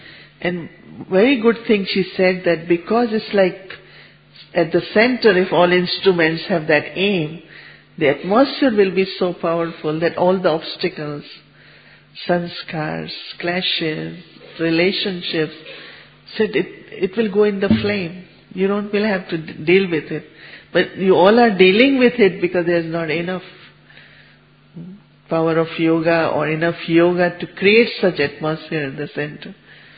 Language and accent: English; Mount Abu, Rajasthan, India; So I am from Mount Abu, Madhuban, I have this blessing